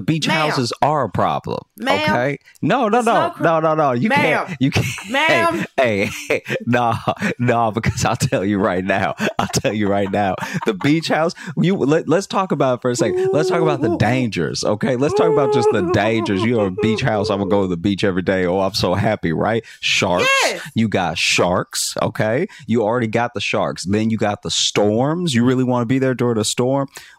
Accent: Louisiana, United States; I grew up in Louisiana, so I've witnessed hurricanes just act like buildings weren't in the way.

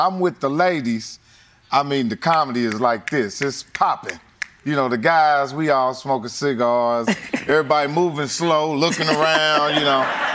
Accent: Indianapolis, Indiana, United States; Yeah, in Indianapolis. Yeah, shout out to my hometown, Indianapolis, Indiana. And I've been buying homes in that city for about 25 years.

